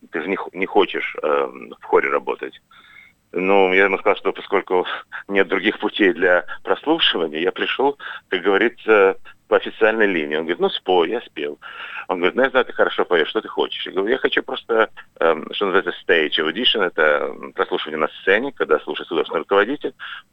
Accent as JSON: {"language": "Russian", "country": "Russia", "said": "Ну, вообще-то говоря, мы из России."}